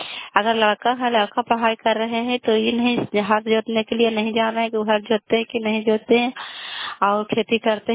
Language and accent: Hindi; Kalyanpur, Bihar, India